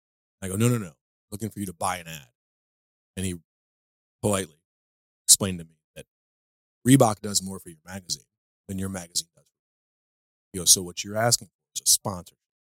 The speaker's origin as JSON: {"language": "English", "town": "St. Louis", "region": "Missouri", "country": "United States", "also_born_or_lived": "Branson, Missouri / Tennessee", "said": "I'm from St. Louis. Originally, I moved around a lot as a kid. Lived in Branson, Missouri for some time, or just outside of it. Lived in Tennessee for a little while."}